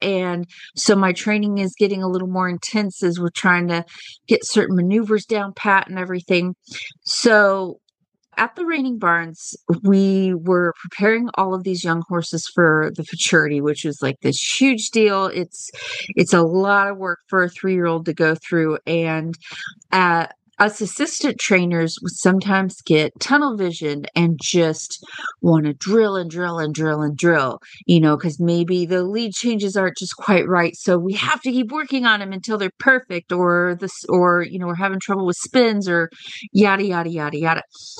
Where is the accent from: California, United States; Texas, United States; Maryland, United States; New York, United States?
Texas, United States; Kemp; from Kemp, Texas